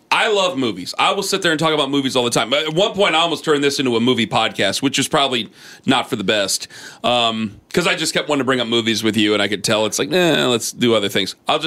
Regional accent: Ohio, United States; Well, I grew up in Northeast Ohio.

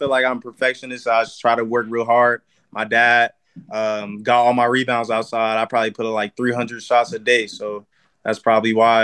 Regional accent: Gwinnett, Georgia, United States; I'm in Gainesville, Georgia, but kind of Atlanta area. I'm from Gwinnett, so it's about probably like 30 minutes south of Gwinnett.

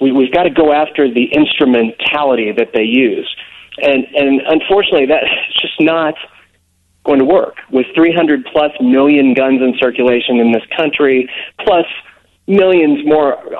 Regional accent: Kansas, United States; I'm from Kansas.

